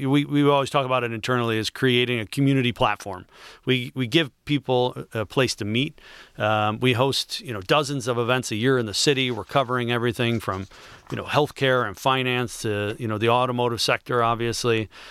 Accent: Detroit, Michigan, United States; I was born in Detroit. I've lived here my whole life. This is a really special place.

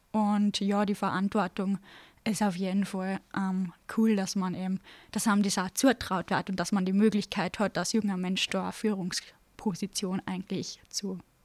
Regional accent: Salzburg, Austria; in St. Margareten, also bei uns im Lungau

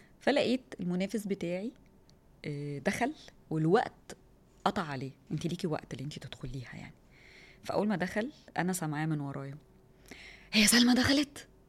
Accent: Egypt; now in United Arab Emirates; يعني ان انا مصريه، ان انا بمثل الامارات

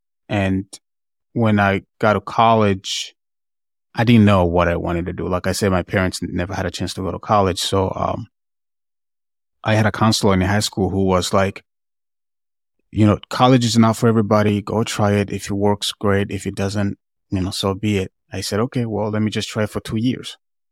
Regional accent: Tanzania; I'm from East Africa, Tanzania.

